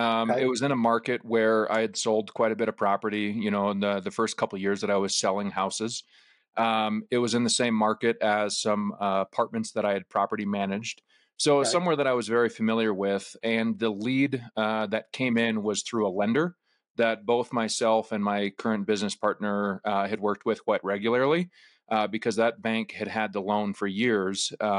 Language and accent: English; Rochester, Minnesota, United States; So I moved back to my hometown of Rochester, Minnesota, became a licensed real estate agent